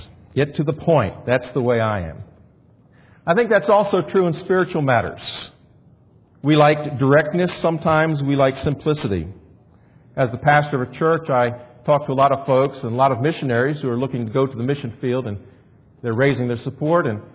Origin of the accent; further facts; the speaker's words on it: Maryland, United States; My roots are here, although I grew up in Maryland.